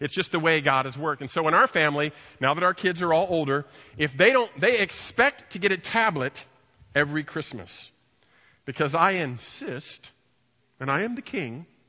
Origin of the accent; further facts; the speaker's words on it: Fresno, California, United States; I mean, I'm from Fresno, so whatever.